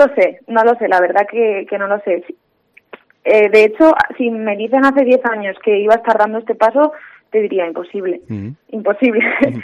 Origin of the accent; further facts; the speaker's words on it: Cella, Aragon, Spain; tengo 26 años, soy de Cella. Y me encanta mi pueblo, me encanta el mundo rural.